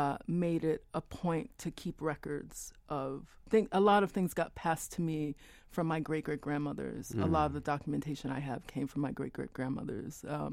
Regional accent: Chicago, Illinois, United States; born there; That definitely were part of the Great Migration. It's why I was born in Chicago, mm-hmm.

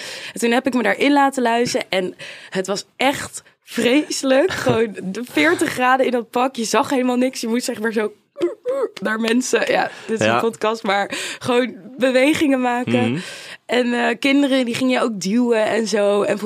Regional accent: Utrecht, Netherlands; Ik kom uit Utrecht.

